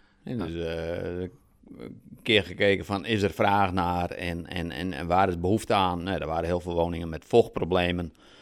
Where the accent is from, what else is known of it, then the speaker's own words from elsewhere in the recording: Drachten, Friesland, Netherlands; now in Akkrum, Netherlands; ik ben in Drachten opgegroeid. En ja, dan ben ik mijn vrouw tegengekomen. En toen zijn wij uiteindelijk via omdwalingen in Akrum terechtgekomen.